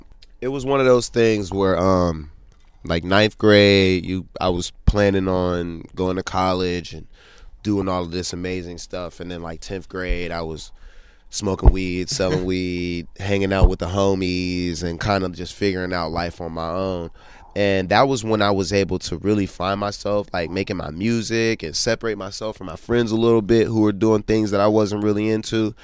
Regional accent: Pittsburgh, Pennsylvania, United States; It was cool growing up in Pittsburgh. It was like we moved really fast.

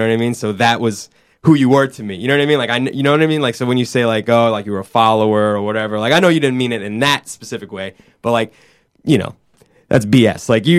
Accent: Bay Ridge, New York, United States; So even from someone like me, like if I was to go from Bay Ridge and say I'm gonna go live in Williamsburg

